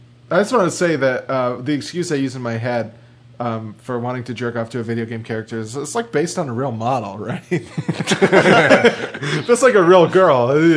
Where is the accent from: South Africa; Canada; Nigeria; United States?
Canada; So yes, I'm Canadian